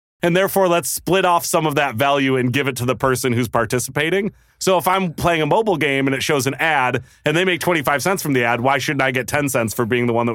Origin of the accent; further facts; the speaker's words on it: Michigan, United States; now in Los Angeles, United States; Well, it's weird because I grew up in Michigan. I went to University of Michigan with a film and video major.